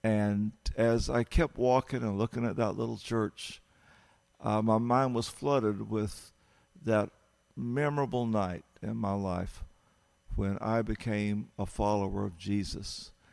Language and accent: English; Bible Belt, United States; and so I grew up in the Bible Belt around cotton fields, going to a little country church.